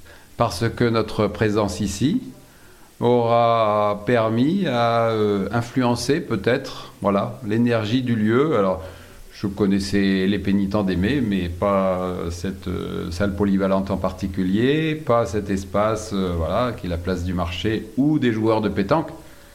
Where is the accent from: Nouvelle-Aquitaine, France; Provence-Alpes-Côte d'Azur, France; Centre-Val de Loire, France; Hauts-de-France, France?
Provence-Alpes-Côte d'Azur, France; La Ciotat; je suis de La Ciotat